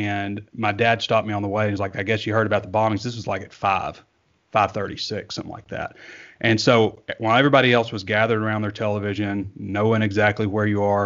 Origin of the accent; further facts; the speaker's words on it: Sheridan, Arkansas, United States; also born or lived in North Little Rock; I grew up in Arkansas. My family is originally from Georgia, but I've been in Arkansas since I was 7 years old. Moved to North Little Rock at age 7, and then moved to Sheridan at age 12. which I would call my hometown, Sheridan.